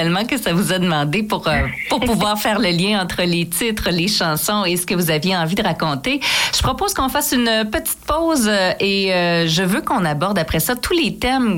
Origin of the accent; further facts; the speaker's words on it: Trois-Rivières, Quebec, Canada; C'est mon coin de pays, en plus, en pleine Mauricie.